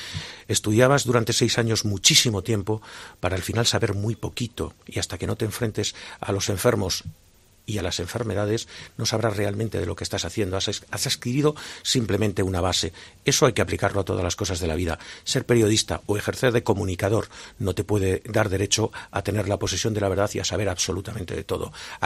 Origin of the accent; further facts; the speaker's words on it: Zamora, Castile and León, Spain; now in Valladolid, Spain; Yo he vivido en Valladolid fundamentalmente el resto de mi vida y soy un zamorano que vive prácticamente al lado de su casa, con lo cual no he perdido nunca la capacidad del zamoranismo, sigo siendo un zamorano convencido, un buen defensor de Valladolid.